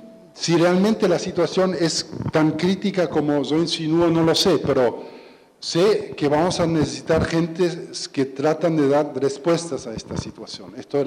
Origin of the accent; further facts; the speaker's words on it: Germany; Y ahí, por lo menos en Alemania, hay un desfasaje. Quizás en Argentina no es tan fuerte como en mi país.